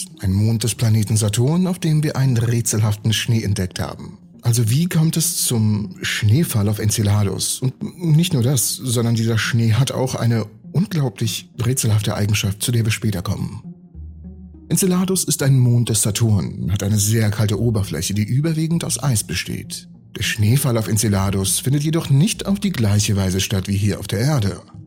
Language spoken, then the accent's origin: German; Siberia, Russia; Ich bin in Sibirien aufgewachsen